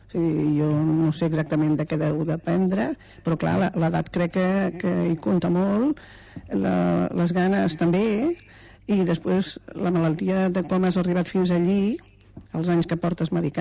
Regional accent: Tarragona, Catalonia, Spain; jo visco a Tarragona i soc de Tarragona

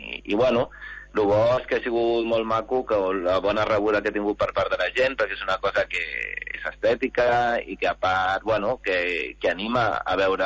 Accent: Catalonia, Spain; perquè jo també sóc d'un delta, però jo sóc del delta del Llobregat

